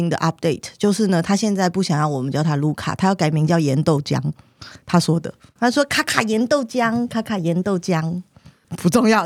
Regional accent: Banqiao, New Taipei, Taiwan; 我先讲，我小时候住在板桥，然后是一个20坪的房子，你就想嘛，20坪的房子客厅是不会很大的，但是还有餐桌跟沙发。

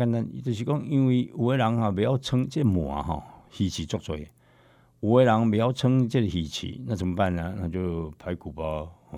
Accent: Taiwan; 只要是我们台湾人的，慢慢变成是一个台湾人的，这种共同的食物啊

